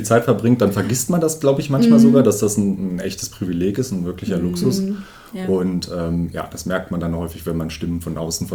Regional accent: Lonau, Lower Saxony, Germany; now in Osterode am Harz, Germany; mein Lieblingsort, das muss ich jetzt sagen, als gebürtiger Lohnauer, ist tatsächlich Lohnau.

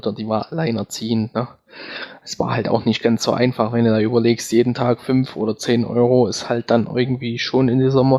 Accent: Saxony, Germany; Bei uns im Vogtland sagt man, das ist ein Hitch.

